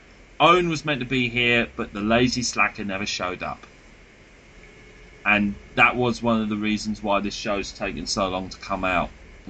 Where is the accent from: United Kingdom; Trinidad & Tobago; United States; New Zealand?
Trinidad & Tobago; I am from Trinidad, by the way. I am Nabil's friend, the other Transformer collector on this island.